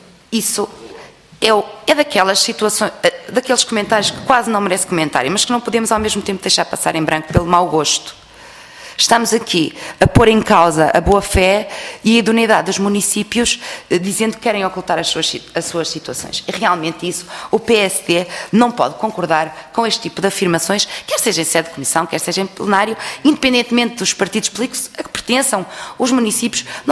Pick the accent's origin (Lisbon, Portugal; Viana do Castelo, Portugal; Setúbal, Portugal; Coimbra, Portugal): Viana do Castelo, Portugal; e eu que sou de Viana do Castelo, temos tido graves problemas